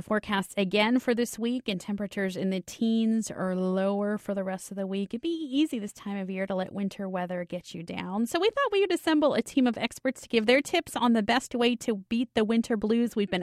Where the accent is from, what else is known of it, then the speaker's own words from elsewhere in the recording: Miami, Florida, United States; I'm from Miami.